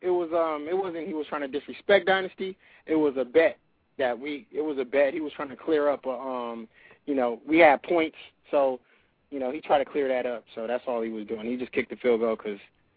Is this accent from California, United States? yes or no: yes; Compton, California, United States; Yeah. Cali, Compton, California. Holla.